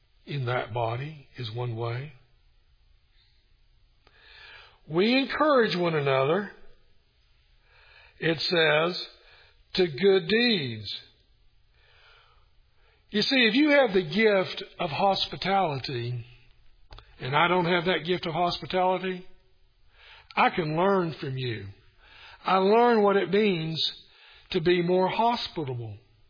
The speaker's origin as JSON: {"language": "English", "town": "Kingsport", "region": "Tennessee", "country": "United States", "tie": "born or raised there", "said": "In my hometown of Kingsport, Tennessee, I painted a neighbor's house"}